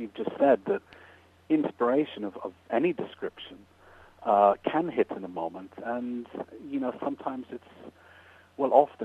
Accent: Canada; Now, I grew up in Canada, so it was an obvious choice as one possibility.

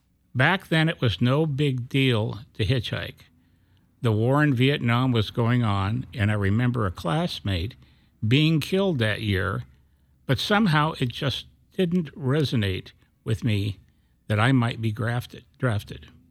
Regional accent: Petaluma, California, United States; I grew up in Petaluma, California, a small town of Northern California. It's about 40 miles north of San Francisco in Sonoma County.

